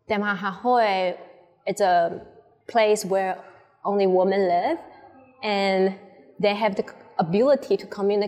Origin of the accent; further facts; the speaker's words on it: northern Taiwan, Taiwan; And my background, my mom's background, we are from the Banagawan tribe. I think the closest would be like Iwi. So we are like Ataya Banagawan group. Tribe, Iwi. And we are the second largest indigenous nation in Taiwan after Amis people.